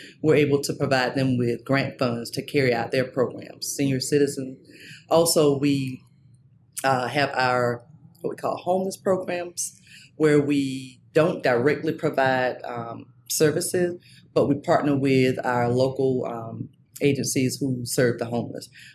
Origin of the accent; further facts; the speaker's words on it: Woodbine, Georgia, United States; also born or lived in Miami; I was born in Miami, Florida, Dade County, but I was reared in a little small town, Woodbine, Georgia, in Camden County.